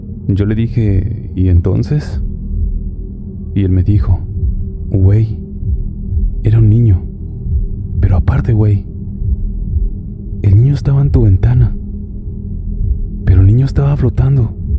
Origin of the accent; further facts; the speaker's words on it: Nuevo Laredo, Tamaulipas, Mexico; now in United States; Soy de Nuevo Laredo, pero ya hace bastante tiempo que me pasé del otro lado para vivir en Texas.